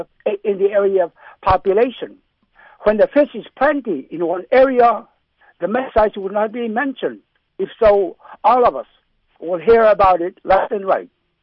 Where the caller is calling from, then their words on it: Eek, Alaska, United States; I'm calling from Eek, Alaska.